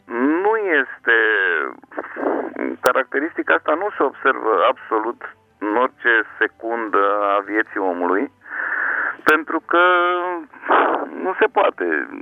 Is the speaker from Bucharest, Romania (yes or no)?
yes; Bucharest, Romania; Eu sunt bucureștean